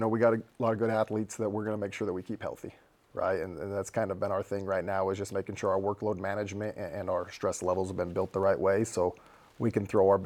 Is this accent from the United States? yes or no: yes; Salt Lake City, Utah, United States; also born or lived in Magna; Yeah, so I was born and raised in Utah, Glendale Rose Park area, moved to Magna, went to Cypress